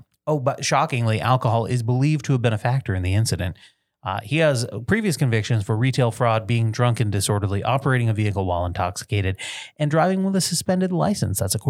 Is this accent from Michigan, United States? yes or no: no; Barton, Vermont, United States; Alrighty, we go down to my hometown.